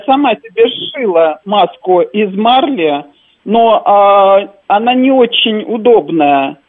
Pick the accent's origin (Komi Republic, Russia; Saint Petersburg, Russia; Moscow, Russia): Moscow, Russia; Я сама москвичка, сейчас нахожусь на даче.